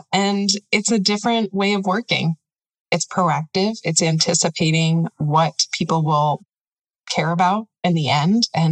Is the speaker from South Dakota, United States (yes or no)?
yes; South Dakota, United States; now in Minnesota, United States; Actually, I grew up in South Dakota, so there were not many birds there.